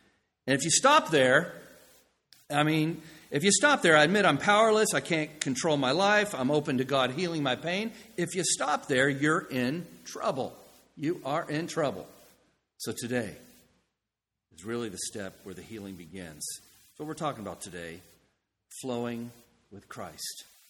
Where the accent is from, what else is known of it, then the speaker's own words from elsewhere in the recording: the South, United States; I grew up in the South, and Chick-fil-A's were on every corner